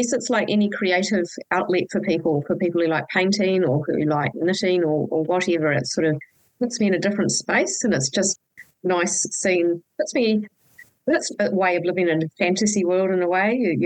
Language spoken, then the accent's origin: English; Wellington, New Zealand; So I grew up in Wellington